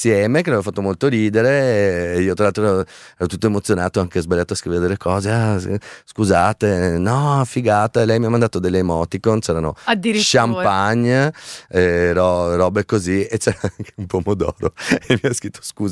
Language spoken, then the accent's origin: Italian; Veneto, Italy; Italian is a second language; Sono veneto, quindi